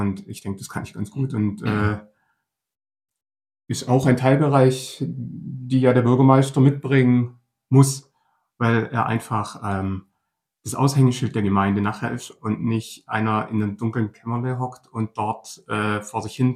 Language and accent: German; Aldingen, Baden-Württemberg, Germany; Ich komme aus Aldingen, ich wohne hier und lebe schon immer hier.